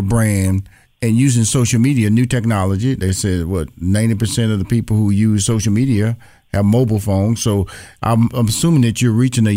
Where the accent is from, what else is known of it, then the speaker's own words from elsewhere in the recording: Houston, Texas, United States; I know I'm from Fifth Ward, and some HBCU graduates went into Fifth Ward, Texas, Houston, Texas. That's where Fifth Ward is located